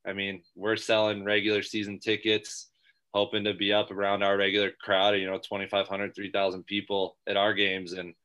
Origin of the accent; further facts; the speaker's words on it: Iowa Falls, Iowa, United States; Grew up in Iowa Falls, Iowa. Ended up moving to Ackley when my mom got remarried.